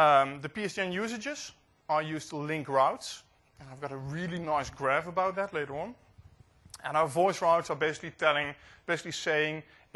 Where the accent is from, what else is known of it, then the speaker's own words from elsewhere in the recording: Netherlands; English is a second language; So whenever I'm from the Netherlands, and if I would dial someone within the Netherlands